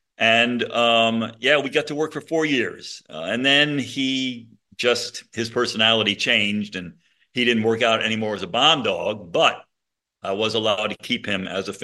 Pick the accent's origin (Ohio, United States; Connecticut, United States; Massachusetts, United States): Connecticut, United States; I grew up in Connecticut.